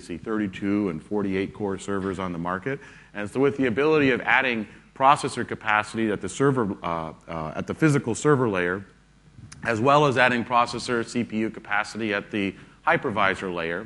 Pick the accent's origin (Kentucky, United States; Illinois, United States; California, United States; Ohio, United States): Illinois, United States; Chicago; I'm from Chicago in the U.S., working for Microsoft Consulting Services as a UC solution architect.